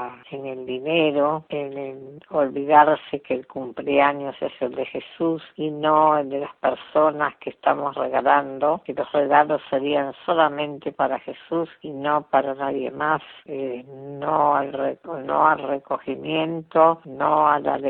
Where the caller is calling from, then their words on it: Buenos Aires, Argentina; de la Ciudad Autónoma de Buenos Aires